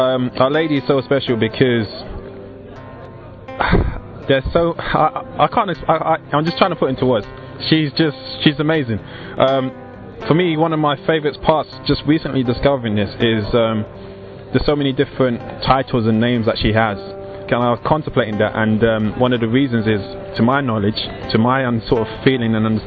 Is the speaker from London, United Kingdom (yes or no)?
yes; London, United Kingdom; I'm from London.